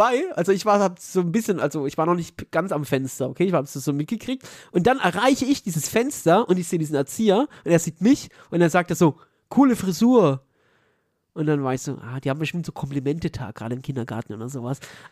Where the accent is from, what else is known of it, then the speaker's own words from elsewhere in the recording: Germany; ich bin Deutscher